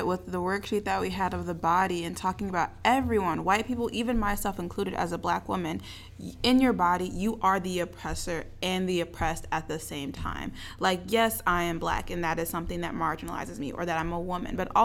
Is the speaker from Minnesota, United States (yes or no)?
yes; Minnesota, United States; I grew up in Minnesota, I live in Minnesota